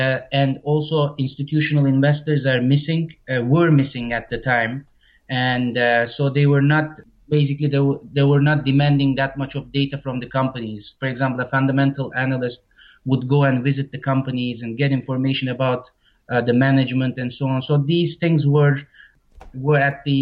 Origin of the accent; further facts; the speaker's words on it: Istanbul, Turkey; now in Bulgaria; This was in Turkey, so I'm originally from Turkey.